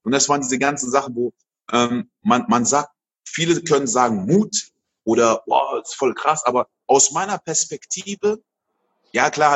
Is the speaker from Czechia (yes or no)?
no; Côte d’Ivoire; now in Germany; Ich bin in Elfmeinküste groß geworden, dann nach Deutschland gezogen. Meine Eltern sind sehr viel umgezogen.